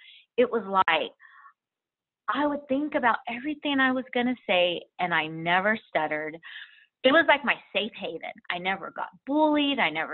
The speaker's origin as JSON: {"language": "English", "town": "Solvang", "region": "California", "country": "United States", "tie": "born or raised there", "said": "I grew up in Santa Barbara County in a little town called Solvang, California."}